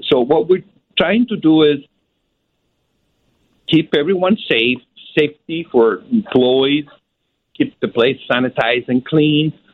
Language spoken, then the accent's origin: English; Sicily, Italy; now in United States; from Sicily. Actually, I'm Southern from Sicily